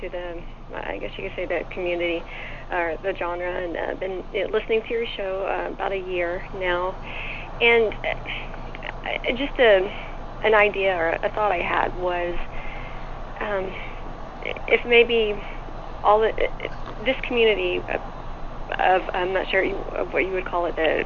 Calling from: Forest Grove, Oregon, United States; I'm calling from Forest Grove, Oregon.

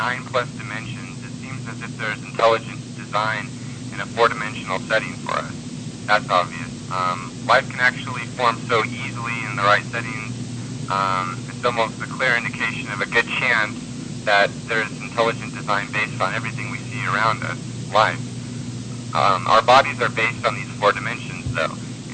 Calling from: California, United States; from California.

